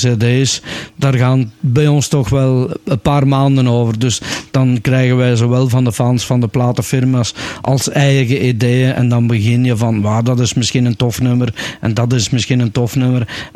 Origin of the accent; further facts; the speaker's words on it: Herselt, Flanders, Belgium; Ik ben van Herselt en het contactadres is uiteraard bij mij thuis, ook in Herselt.